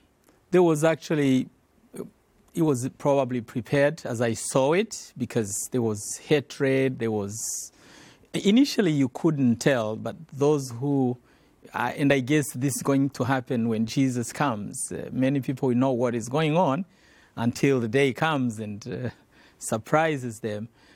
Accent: Western Province, Rwanda; I was born in an Adventist family in the western part of that country.

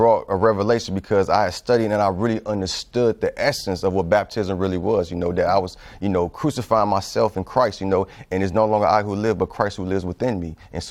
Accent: Chicago, Illinois, United States; Even though me growing up in Chicago, I really didn't see myself even leaving Chicago.

